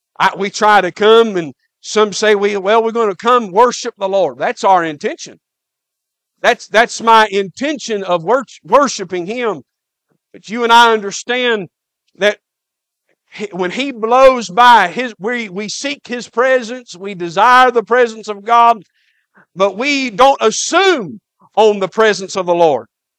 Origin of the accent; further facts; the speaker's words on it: Brevard, United States; There's a preacher in my hometown back in Brevard